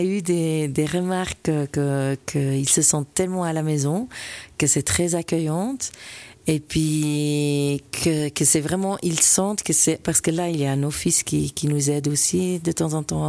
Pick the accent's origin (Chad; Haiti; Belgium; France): Belgium; une petite touche, parce qu'on est belge, une petite touche flamande